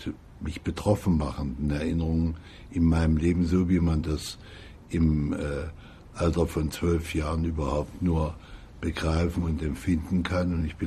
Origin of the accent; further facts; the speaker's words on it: Halle, Saxony-Anhalt, Germany; Ich war eingesetzt im Umfeld meiner Heimatstadt Halle an der Saale